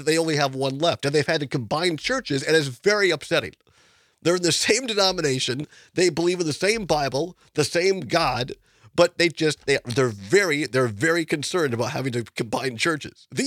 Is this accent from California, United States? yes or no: no; Richland Center, Wisconsin, United States; I grew up in Richland Center with Andrew Hitt. I know his family. His mom was my babysitter. His dad was my algebra teacher. Our parents knew each other from church.